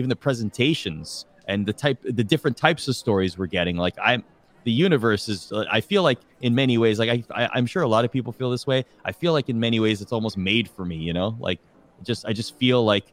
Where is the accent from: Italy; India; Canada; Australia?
Canada; Toronto, Ontario; This was in a suburb of Toronto. I grew up in Toronto. I'm Canadian